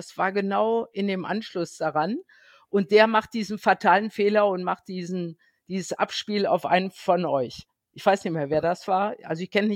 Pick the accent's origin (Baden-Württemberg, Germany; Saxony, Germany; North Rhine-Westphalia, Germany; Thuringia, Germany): North Rhine-Westphalia, Germany; Bonn; Und ich als Bonner auch nicht.